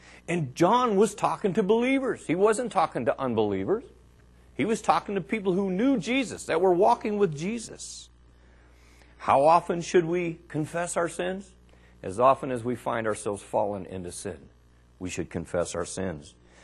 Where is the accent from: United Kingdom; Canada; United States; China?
United States; Arkansas; There's an old Ozark philosophy that says, and you all know that I'm from Arkansas, so this stuff means a lot to me.